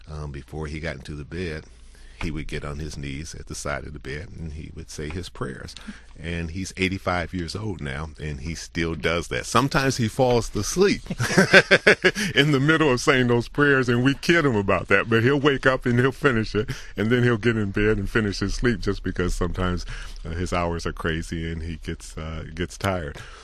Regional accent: Cleveland, Ohio, United States; I always loved sports, especially growing up in Cleveland, watching Jim Brown and, you know, Jim Wooten and all the rest of them.

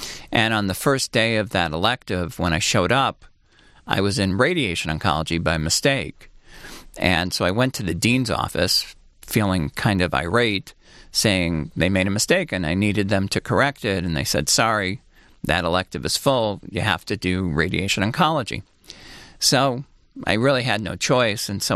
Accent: Long Island, New York, United States; My parents, who both were born and raised in Brooklyn, New York, moved to Long Island when they had me, their second child, and outgrew their apartment.

